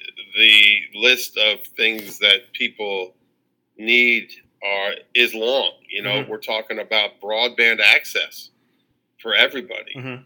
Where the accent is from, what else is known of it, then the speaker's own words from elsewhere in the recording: New York City, New York, United States; And I'm in New York. I grew up in New York City, so I haven't been a fan of Donald Trump for a long time.